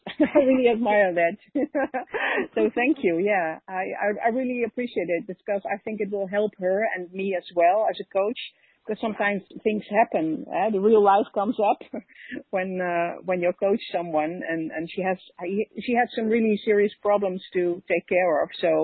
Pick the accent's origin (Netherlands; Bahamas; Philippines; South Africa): Netherlands; from the Netherlands.